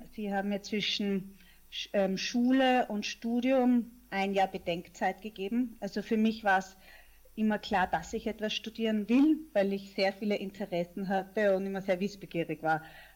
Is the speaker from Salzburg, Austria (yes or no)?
no; Vienna, Austria; Ich bin Wienerin mit mexikanisch-steirischen Wurzeln, bin 35 Jahre alt und Mutter einer 1,5-jährigen Tochter.